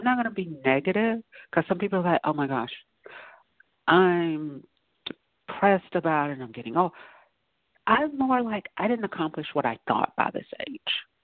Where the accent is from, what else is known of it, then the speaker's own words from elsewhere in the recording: the South, United States; I'm from the South. So I was like, there are worse, and I'm a black female, so there are worse things to be called than ma'am.